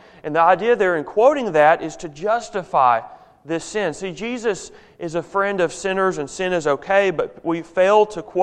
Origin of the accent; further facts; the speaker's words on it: Memphis, Tennessee, United States; I grew up in Memphis, Tennessee